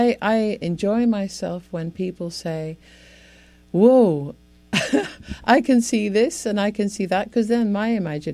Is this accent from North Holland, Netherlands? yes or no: yes; Amsterdam, North Holland, Netherlands; now in United States; Well, but I'm from Amsterdam, so I can say anything.